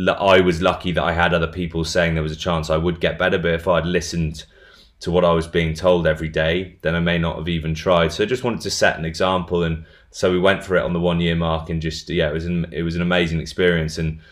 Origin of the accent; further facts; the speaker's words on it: Bath, South West England, United Kingdom; Well, I'm from Bath, so I've always rugby's kind of a bit of a religion down here in the West Country.